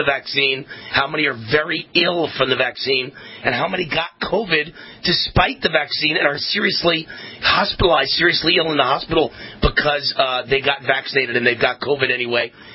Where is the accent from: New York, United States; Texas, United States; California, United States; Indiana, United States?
New York, United States; I put it a little differently, but you know, then I'm from New York.